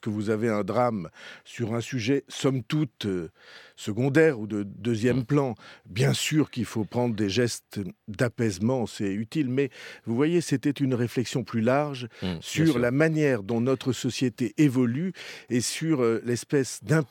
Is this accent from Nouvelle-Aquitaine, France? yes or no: yes; Nouvelle-Aquitaine, France; le gaz de lac, chez nous, en Béarn, on ne pourrait pas l'exploiter